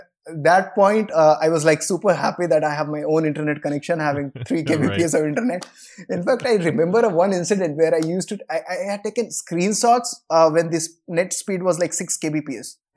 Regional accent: Koderma, Jharkhand, India; So my hometown is a place called Koderma in Jharkhand, and it's like surrounded by 30 kilometer of forest all around the middle of the place.

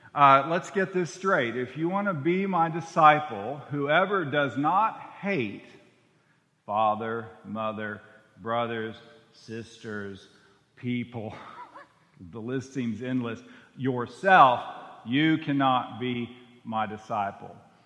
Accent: Waco, Texas, United States; many of you know I'm from Waco

